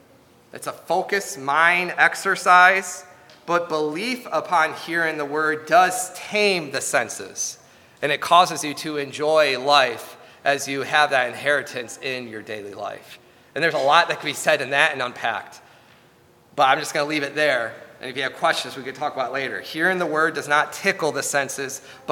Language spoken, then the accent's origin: English; United States; I shouldn't have anything get in the way of my entertainment at night of watching Prime Video because I'm an American.